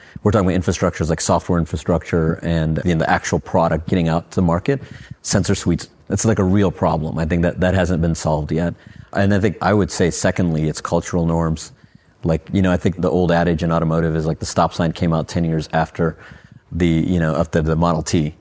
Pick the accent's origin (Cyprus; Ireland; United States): United States; Detroit, Michigan; I'm from Detroit and I grew up in that ecosystem.